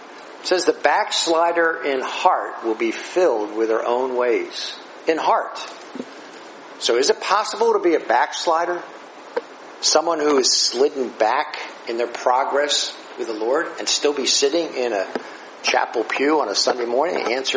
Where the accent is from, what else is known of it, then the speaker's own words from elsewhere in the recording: New Jersey, United States; Now, growing up on the Jersey Shore, as I have all my life, around the water all the time, around the boats all the time